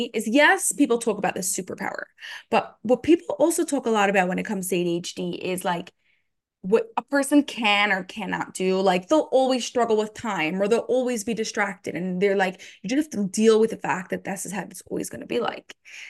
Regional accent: New Jersey, United States; now in Florida, United States; No, I grew up in New Jersey.

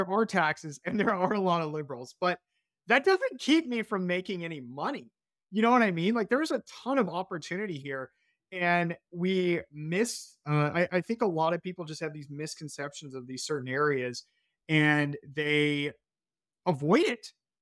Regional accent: Southeast, United States; now in New York, United States; I'm not from here. I'm actually from the Southeast. And growing up, you like in the Southeast, you just have a disdain for the Northeast.

